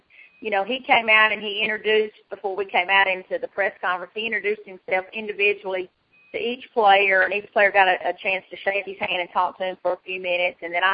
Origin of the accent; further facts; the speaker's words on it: the South, United States; So that's how I was brought up in the South